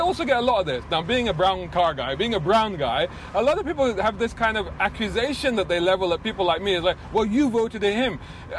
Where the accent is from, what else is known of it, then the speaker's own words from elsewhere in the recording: London, United Kingdom; I grew up in central London. I grew up in Islington in the 70s.